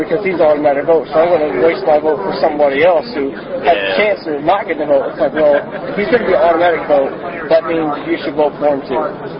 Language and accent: English; Indiana, United States; considering I was from Indiana